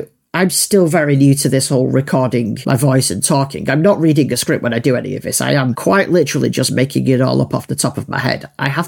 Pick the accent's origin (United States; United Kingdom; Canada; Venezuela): United Kingdom; England; accent: Northern; I hate my Northern accent, but there's no getting rid of it. I've had it for 43 years at this point.